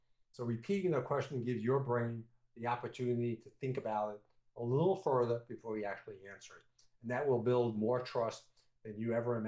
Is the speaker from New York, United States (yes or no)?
yes; New York, United States; There's a I'm from New York, as most people can figure that one out. There's an old joke that we used to have in New York is, how do you get to Carnegie Hall?